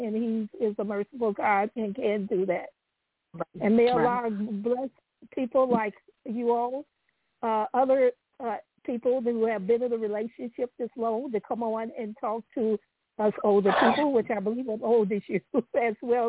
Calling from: Dallas, Texas, United States; I'm in Dallas, Texas, at Masjid Al Islam.

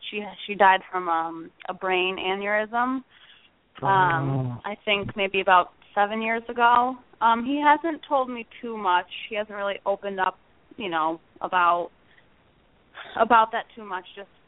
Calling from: Connecticut, United States; I'm calling from Connecticut.

